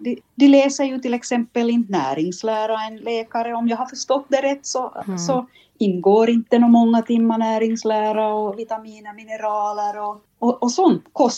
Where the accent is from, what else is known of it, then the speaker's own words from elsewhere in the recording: Vaasa, Ostrobothnia, Finland; born there; Jag är född i Vasa. Aha. Och där fanns ju många finska barn på gården. Så jag har lärt mig via de här barnen.